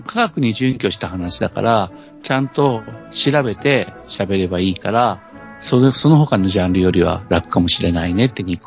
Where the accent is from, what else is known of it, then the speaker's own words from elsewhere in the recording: Kure, Hiroshima, Japan; 私が生まれ育った広島県呉市では、